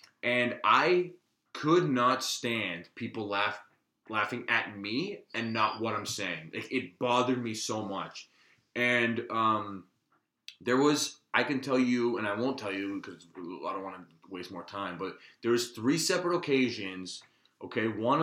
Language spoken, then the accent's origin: English; Scarborough, Ontario, Canada; because I grew up in Scarborough, you know, I had a very multicultural upbringing.